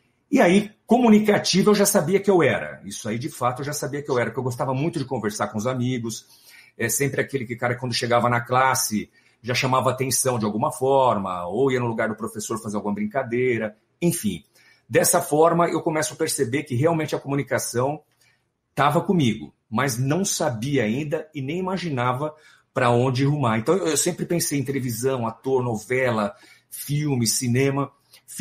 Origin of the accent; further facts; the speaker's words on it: São Paulo, Brazil; eu nasci em São Paulo, sou de São Paulo, capital.